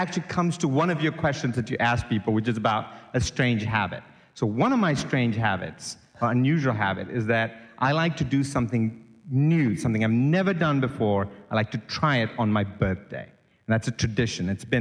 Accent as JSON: {"language": "English", "country": "Sri Lanka", "lives_now": "United States", "said": "I'm from Sri Lanka, and some of us are just given one name."}